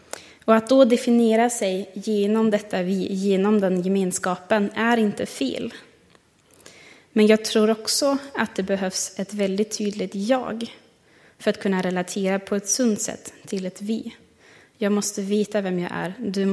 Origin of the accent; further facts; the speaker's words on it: Germany; now in Sweden; Jag är tysk. Jag är teologistudent. Utvandrare. Invandrare. Hyresgäst. Jag är kristen.